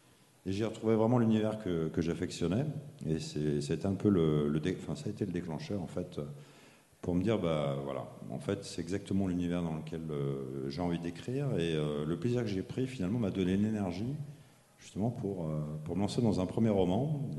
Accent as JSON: {"language": "French", "town": "Lyon", "region": "Auvergne-Rhône-Alpes", "country": "France", "said": "50 ans, tout rond. Je suis père de 6 enfants, 3 garçons, 3 filles. Je suis ingénieur de formation, je suis lyonnais."}